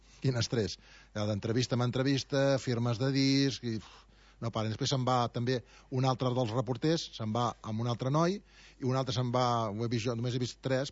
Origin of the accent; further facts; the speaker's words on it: Girona, Catalonia, Spain; gironí. Perquè som de Girona, d'aquí, de la terra.